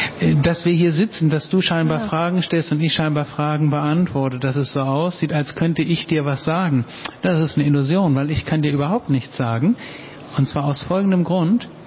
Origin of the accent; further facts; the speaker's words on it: Hamburg, Germany; Und er hat gesagt, wo kommst du denn her? Bist du aus Berlin? Da habe ich gesagt, nee, aus Hamburg.